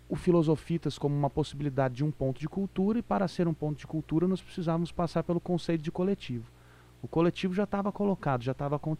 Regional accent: Batatais, São Paulo, Brazil; Nós somos de Batatais, São Paulo, lá onde surgiu essa ideia.

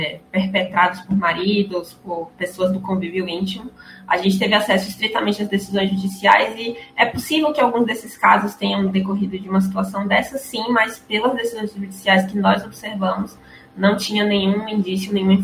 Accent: Bahia, Brazil; eu sou baiana também.

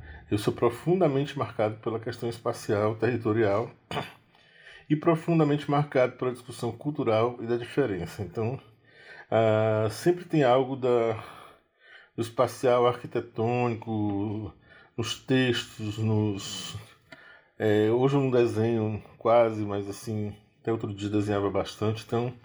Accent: Fortaleza, Ceará, Brazil; Eu sou de Fortaleza, eu venho, né, da militância negra em Fortaleza

